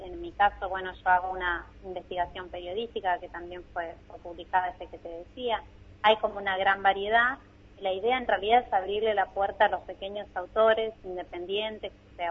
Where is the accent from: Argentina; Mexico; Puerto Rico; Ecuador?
Argentina; La Pampa; now in La Plata, Argentina; yo me crié en La Pampa, aunque vivo acá en La Plata.